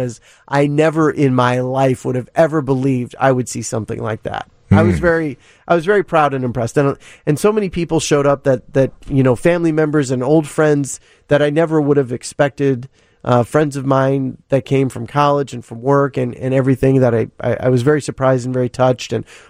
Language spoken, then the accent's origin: English; Indiana, United States; we grew up in Northwest Indiana, not the far south.